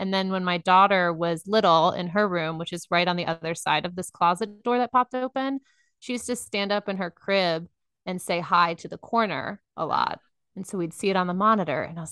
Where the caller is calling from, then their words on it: Dallas, Texas, United States; I am in Dallas, Texas.